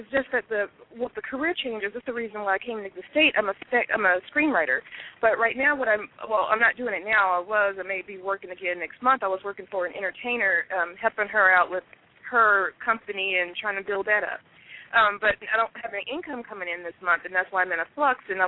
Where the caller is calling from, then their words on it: California, United States; I'm calling from California.